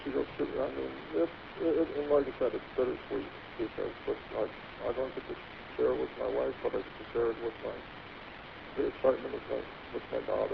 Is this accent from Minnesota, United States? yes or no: yes; Minnesota, United States; Born and raised in Minnesota.